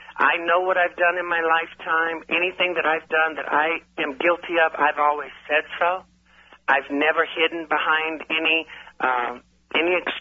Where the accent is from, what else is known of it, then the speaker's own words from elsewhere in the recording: the South, United States; I grew up in the South. I know maybe one Caucasian person for every 10 people of color, meaning black, Mexican.